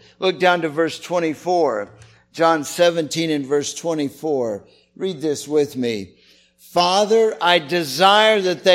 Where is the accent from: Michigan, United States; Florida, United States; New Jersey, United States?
Florida, United States; St. Petersburg; in the church that I grew up in St. Petersburg, Florida, we sang that every Sunday.